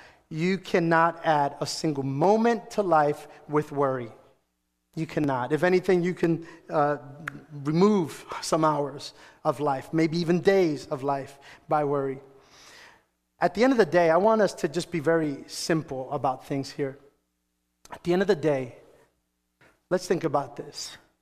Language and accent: English; Springfield, Missouri, United States; now in New York, United States; I moved to New York from Springfield, Missouri. I moved to New York.